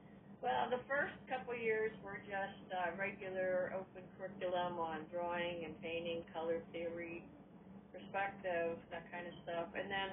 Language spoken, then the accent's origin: English; Philadelphia, Pennsylvania, United States; I grew up in Philadelphia, and I was given the opportunity to take art classes on Saturday mornings in downtown Philadelphia